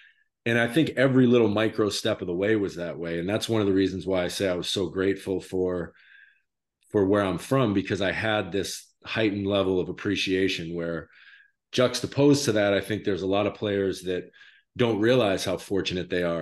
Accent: Maine, United States; my dad's from Los Angeles. I grew up in Maine, obviously.

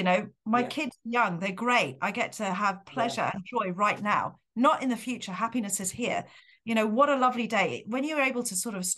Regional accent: London, United Kingdom; also born or lived in Singapore / Switzerland / France; I'm originally from the UK. I'm a Londoner, and we've been back in the UK for a year and a half. Before that, I lived in Singapore for 18 years, and I have moved around. I've lived in Switzerland before, I've lived in France.

